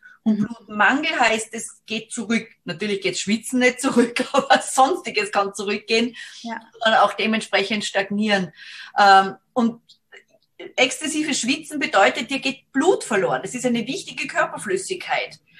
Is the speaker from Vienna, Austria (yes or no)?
no; Salzburg, Austria; bin aus Salzburg